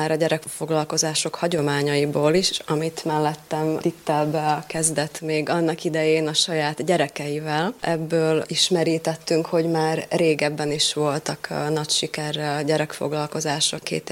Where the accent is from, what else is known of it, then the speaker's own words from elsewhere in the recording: Slovakia; now in Brno, Czechia; Szlovákiából, Alföldről származom, olyan helyről, ahol nincsen erdő, folyó, tó